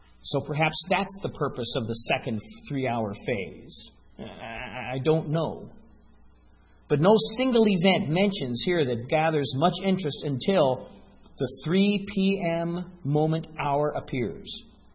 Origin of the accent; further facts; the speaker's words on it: Denver, Colorado, United States; I grew up in Denver in the Midwest, and I know that feeling just before the tornado comes by.